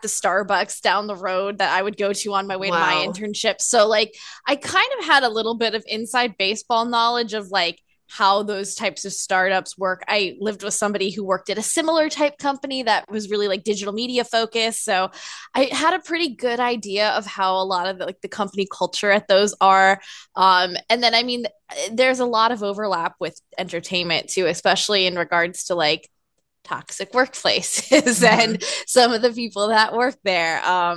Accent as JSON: {"language": "English", "region": "New Jersey", "country": "United States", "also_born_or_lived": "Boston", "lives_now": "Los Angeles, United States", "said": "I am originally from New Jersey, and then I went"}